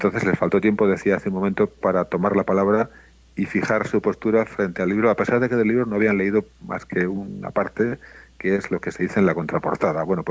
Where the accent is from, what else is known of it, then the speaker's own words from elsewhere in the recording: Castilla-La Mancha, Spain; les aduje que yo soy manchego